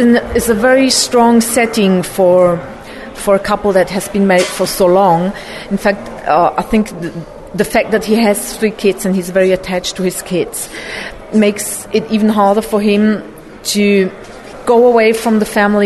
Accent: Switzerland; that even in my home country in Switzerland

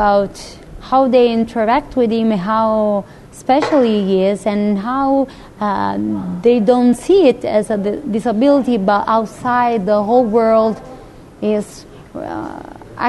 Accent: Naples, Campania, Italy; English is a second language; I said, okay, this is an international radio, but actually I'm from Napoli.

